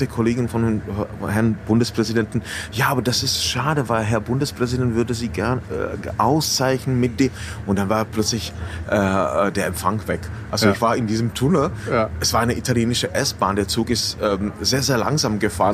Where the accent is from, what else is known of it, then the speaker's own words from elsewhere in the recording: Saxony, Germany; in Sachsen, wo ich schon vor der Wende viel unterwegs war, ich bin ja in der Nähe aufgewachsen